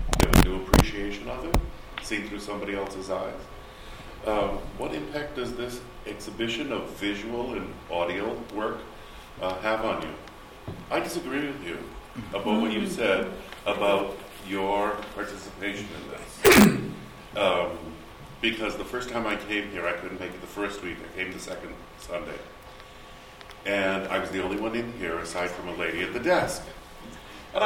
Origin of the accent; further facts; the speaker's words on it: Cranston, Rhode Island, United States; moved away as an adult; also born or lived in Los Angeles; I grew up in Western Cranston. I left in 78. I returned. I moved to Los Angeles, which is not on this planet.